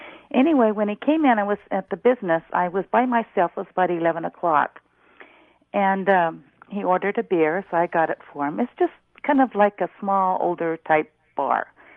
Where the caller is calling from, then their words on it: California, United States; I'm from the San Joaquin Valley.